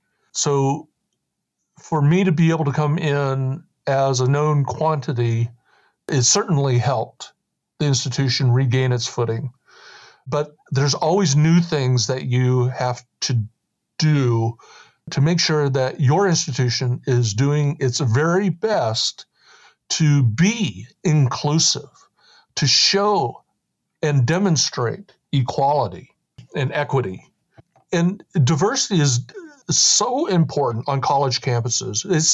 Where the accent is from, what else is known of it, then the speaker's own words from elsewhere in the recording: Oregon, United States; I'm from Oregon. I know Oregon. I knew all the tribal chairs.